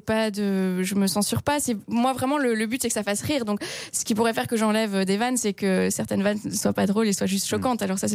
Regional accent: Belgium; quand j'arrive en France et que je dis que je suis belge

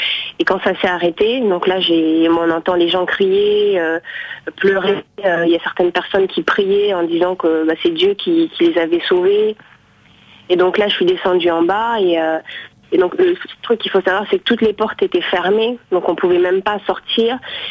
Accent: France; est-ce que comme je suis française, est-ce que je dois aller à l'ambassade?

